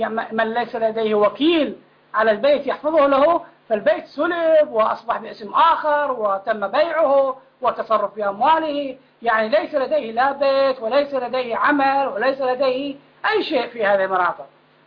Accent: Basra, Basra Governorate, Iraq; كل الوجوه الموجودة الآن غريبة لا نعرفها نحن أبناء البصرة

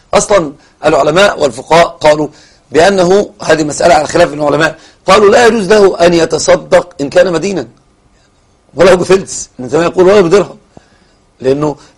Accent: Egypt; ما عندنا في مصر يقولون صار سليم، صح كده؟

